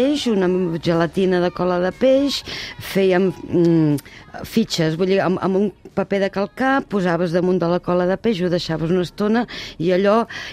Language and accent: Catalan; Valls, Catalonia, Spain; No, jo sóc de Valls, vaig néixer a Valls i a Valls vaig començar a fer teatre